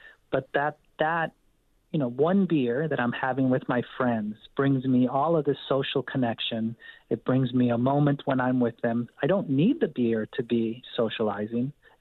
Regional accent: California, United States; I'm a Californian originally. In-N-Out is from California. And when I go to In-N-Out, I have my cheeseburger because it reminds me of California and being a kid.

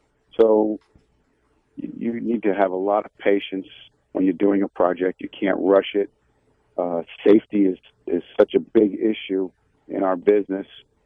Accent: Blue Point, New York, United States; also born or lived in Bayport; Our family … grew up in the Blue Point, Bayport area, and that's where our business was established in the early 1890s.

